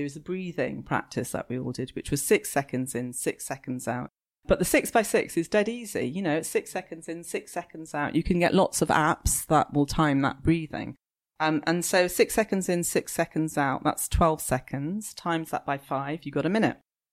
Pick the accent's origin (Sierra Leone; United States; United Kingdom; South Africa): United Kingdom; London; I'm a Londoner. I'd lived in London all my life.